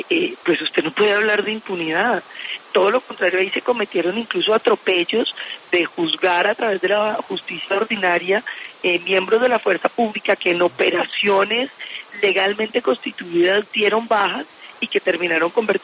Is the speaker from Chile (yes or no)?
no; Colombia; como colombianos